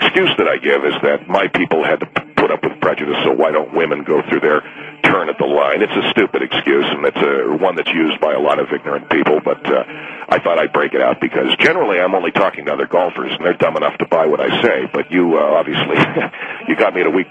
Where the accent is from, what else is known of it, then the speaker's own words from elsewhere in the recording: Fiji; So I was born and raised in Fiji, but I do have Indian heritage.